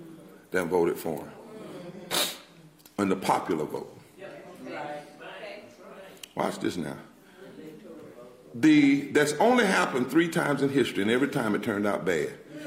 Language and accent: English; North Carolina, United States; I'm from North Carolina, I got a different draw, you know.